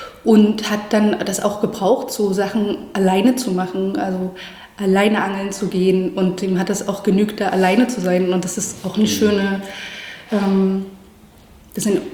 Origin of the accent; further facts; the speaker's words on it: Chemnitz, Saxony, Germany; Also wir sind ja dann in Chemnitz aufgewachsen.